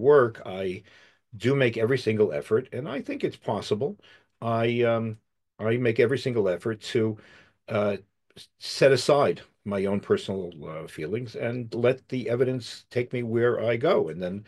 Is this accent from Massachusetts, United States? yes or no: yes; Boston, Massachusetts, United States; First of all, I grew up in Boston, and you can't really grow up in Boston without having a very strong sense of history